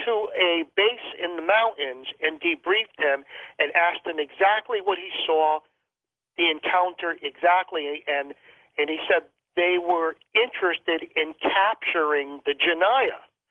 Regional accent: United States; had to get out of my American clothes and dress in more traditional clothes because I was a target as an American

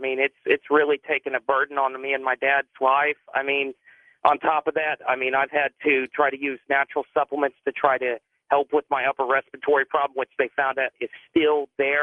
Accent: Biloxi, Mississippi, United States; My story is, I'm 23 years old. I'm from Biloxi

